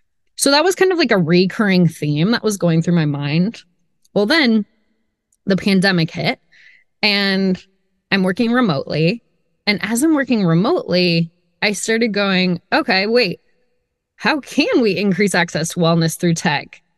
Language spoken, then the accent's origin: English; Nebraska, United States; to Nebraska, to getting into like some more kind of thinking about how to build something out of my home state. That's where I was from.